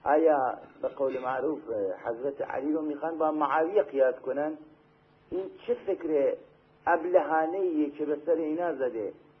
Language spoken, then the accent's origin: Persian; Iran; بالاخره ما وطنمون مال ایرانه